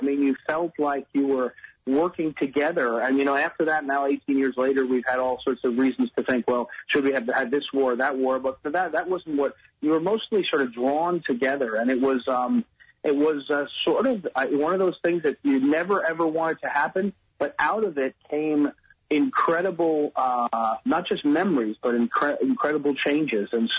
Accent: New Jersey, United States; I grew up in New Jersey, and my high school was in Jersey City.

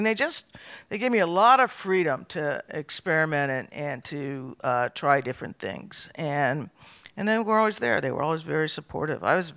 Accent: Albuquerque, New Mexico, United States; moved away as an adult; now in Arizona, United States; So, I grew up in Albuquerque, New Mexico.

